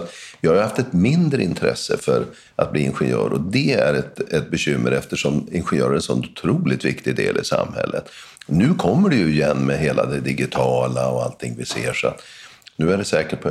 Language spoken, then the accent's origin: Swedish; Norrland, Sweden; när jag växte upp i Norrbotten och Västerbotten